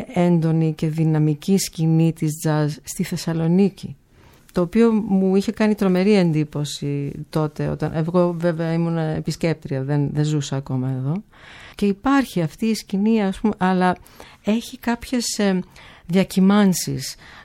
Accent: United States; Εγώ γεννήθηκα και μεγάλωσα στην Αμερική

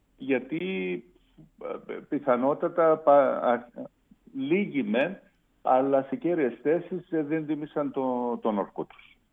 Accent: Nicosia District, Cyprus

